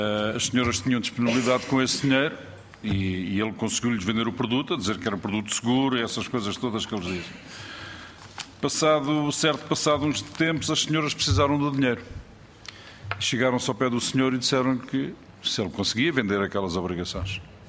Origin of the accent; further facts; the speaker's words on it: Azores, Portugal; Eu não sou da Madeira, como é evidente, sou dos Açores